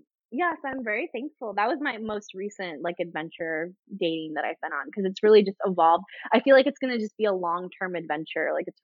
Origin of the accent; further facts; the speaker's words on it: Florida, United States; because I'm from Florida originally. So I've been to Disney.